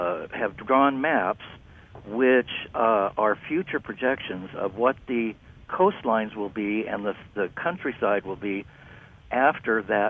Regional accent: Santa Barbara, California, United States; born there; And ironically, I was born in Santa Barbara, and it's on San Andreas Street.

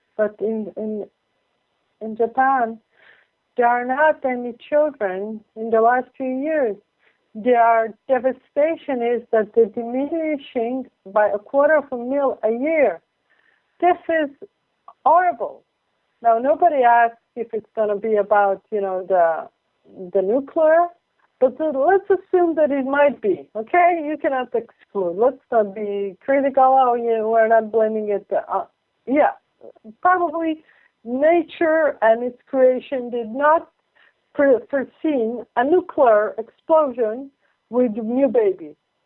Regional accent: Israel; also born or lived in Italy; now in United States; when I grew up in Israel, not so many years, because most of my life I've been in America, or Italy, I don't know.

